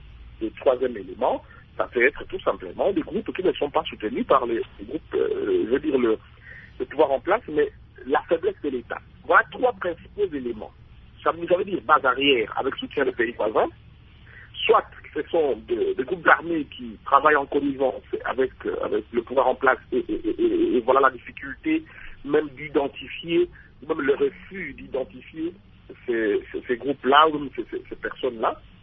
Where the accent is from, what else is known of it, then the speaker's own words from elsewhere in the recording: Sankuru, DR Congo; au Sankourou chez moi dans le Kasaï